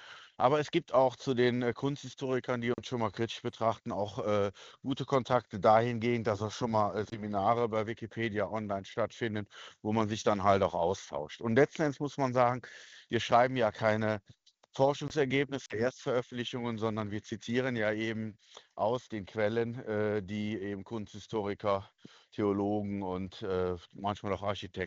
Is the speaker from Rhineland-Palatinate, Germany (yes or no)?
yes; Sinzig, Rhineland-Palatinate, Germany; ich bin in Sinzig aufgewachsen